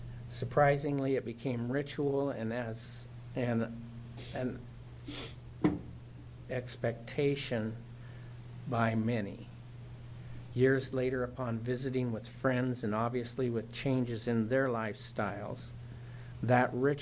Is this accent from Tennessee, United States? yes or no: no; Portland, Oregon, United States; now in Carver, United States; I live in Carver, Oregon. I was born and raised in Montevilla in Portland, graduated from Portland State